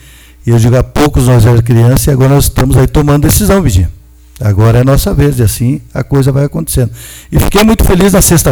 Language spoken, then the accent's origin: Portuguese; Santo Augusto, Rio Grande do Sul, Brazil; nós que somos nascidos e criados aí no Santo Augusto, e temos aí o maior apreço por morar aqui